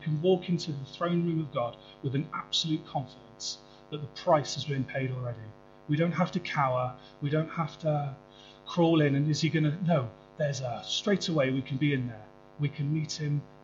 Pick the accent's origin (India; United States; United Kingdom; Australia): United Kingdom; England; now in Cardiff, United Kingdom; So I'm informed as an Englishman.